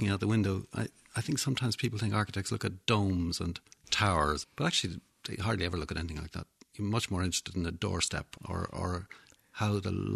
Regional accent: Tralee, County Kerry, Ireland; born there; also born or lived in Drumshanbo / Macroom / Cobh / Cooley; I was born in Tralee and then we lived in Drumshambo in Leitrim and then we lived in Macroom in Cork and then we lived in Cove and then we lived in Cooley and, you know, we moved up and down the country when I was small, very small.

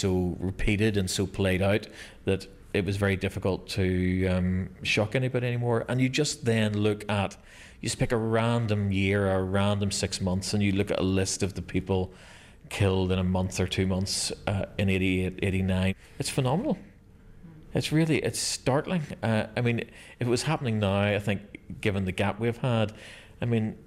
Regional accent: Belfast, Northern Ireland, United Kingdom; I grew up in Ballysillan, so this is the local park. It's the park we'd have went to as children.

